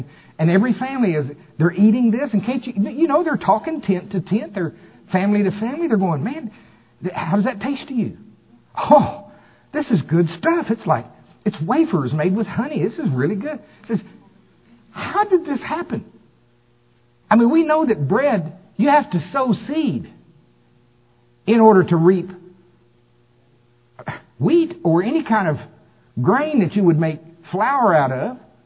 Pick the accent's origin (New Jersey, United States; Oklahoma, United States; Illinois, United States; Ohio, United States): Oklahoma, United States; Shawnee; And I was raised in Shawnee, Oklahoma, Pottawatomie County. All of my relatives, nearly all of them on my dad's side, are farmers.